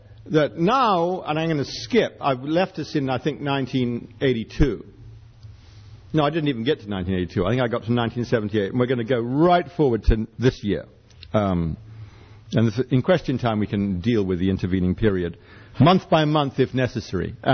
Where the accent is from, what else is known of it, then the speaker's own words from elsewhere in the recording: Ireland; Growing up in Ireland, where, you know, there were no Palestinians and no Jews and no black people and just Irish people.